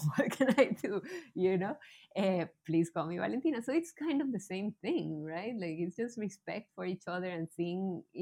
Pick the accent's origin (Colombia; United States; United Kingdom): Colombia; first language Spanish; English is a second language; I am from Colombia. I was born in Colombia and we speak Spanish